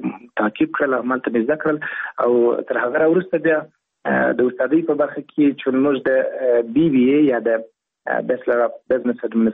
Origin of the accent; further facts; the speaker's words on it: Helmand, Afghanistan; د هلمند ولایت د ناوې ولسوالۍ یم. په هلمند کې زیږیدلی یم